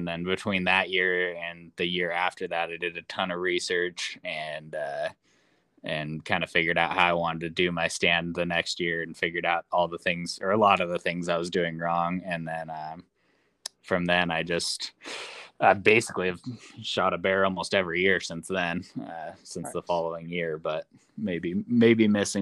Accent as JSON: {"language": "English", "region": "Idaho", "country": "United States", "tie": "born or raised there", "said": "Yep. Cool. I grew up in Idaho, born and raised."}